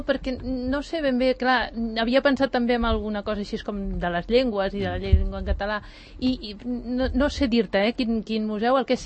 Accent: Barcelona, Catalonia, Spain; jo sóc de Barcelona

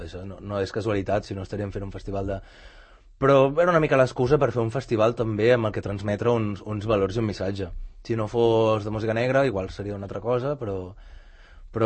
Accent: Sant Cugat del Vallès, Catalonia, Spain; nosaltres som de Sant Cugat, ens ve de gust fer alguna cosa al nostre poble.

